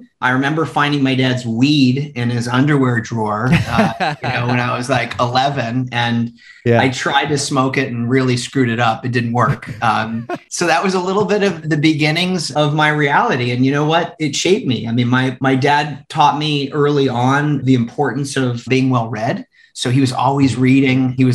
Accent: Lewisburg, Pennsylvania, United States; And that's where I was born and raised. I was born and raised in Lewisburg, Pennsylvania.

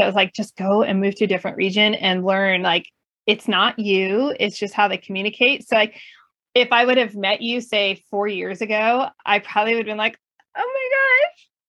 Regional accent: California, United States; I've told my husband that I need to go live on the East Coast for 6 months to a year because I grew up in California.

